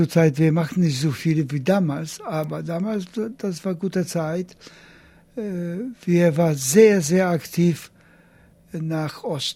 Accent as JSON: {"language": "German", "town": "Grudziądz", "region": "Kuyavian-Pomeranian Voivodeship", "country": "Poland", "tie": "born or raised there", "said": "Grudziądz, das ist im Norden."}